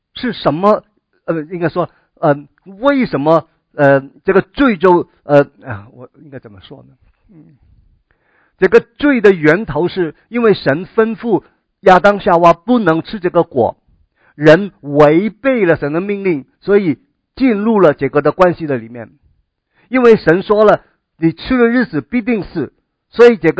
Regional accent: Hong Kong; 因为我是从香港来，比较对香港的新闻呢各方面比较还是有一点的you know, 去留意啊。

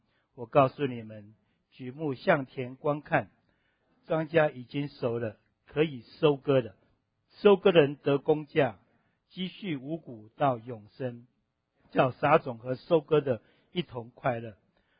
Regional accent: Taiwan; 我因为我台湾人嘛，我吃的不是很多，一点点可以，太辣就不行了。

